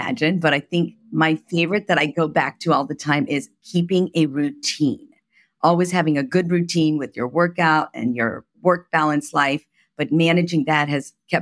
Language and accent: English; Oxford, Ohio, United States; So I grew up in a small town called Oxford, Ohio.